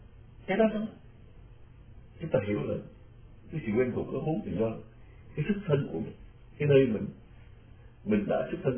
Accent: Southern Vietnam, Vietnam; chúng tôi lớn lên ở miền Nam, ở giữa cái sông nước, chúng tôi quen với thị trấn, quen với đồng ruộng, quen với cộng rau với bọn cỏ.

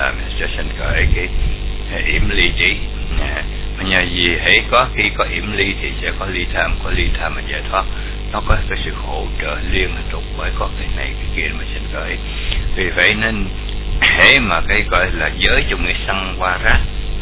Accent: Mekong Delta, Vietnam; nhất là hồi nhỏ tôi nhớ ở miền Tây đó

